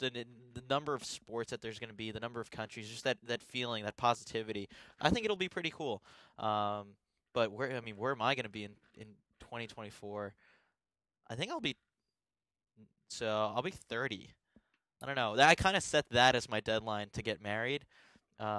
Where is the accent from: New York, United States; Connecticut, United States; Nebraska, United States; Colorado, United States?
New York, United States; You know, public transportation, just being a New Yorker, is a nightmare there.